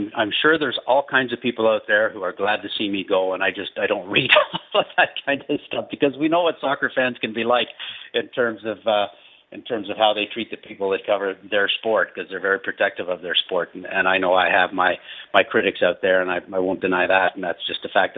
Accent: Canada; as a Canadian.

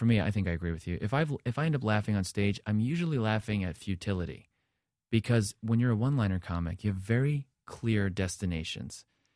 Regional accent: New Jersey, United States; Just coming from the Jersey Shore, I grew up in New Jersey.

